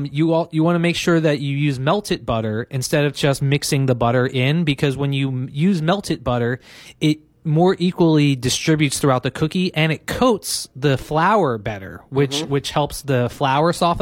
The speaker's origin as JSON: {"language": "English", "town": "Philadelphia", "region": "Pennsylvania", "country": "United States", "said": "And also, not for nothing, I'm from Philadelphia. I'm an Eagles fan."}